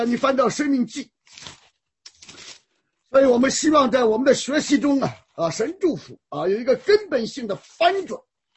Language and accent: Chinese; China; 我们中国人有的时候讲的神佑中华啊